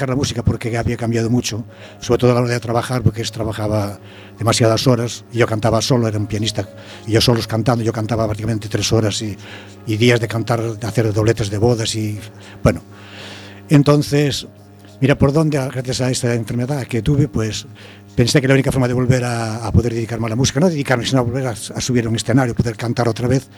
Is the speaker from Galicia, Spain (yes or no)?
yes; Foz, Galicia, Spain; en el pueblo donde soy de Foz, uh-huh. en la provincia de Lugo, en la María Lucense.